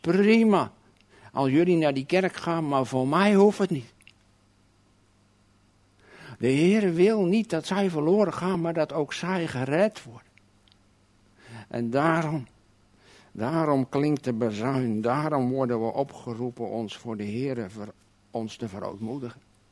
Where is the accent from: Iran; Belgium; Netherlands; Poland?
Netherlands; South Holland; ik kom zelf uit de Alblasserwaard.